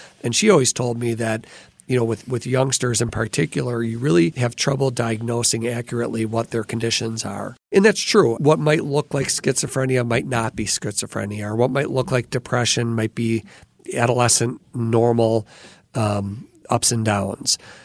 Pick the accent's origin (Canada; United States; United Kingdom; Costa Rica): United States; Waukesha, Wisconsin; And I am born and raised in Waukesha.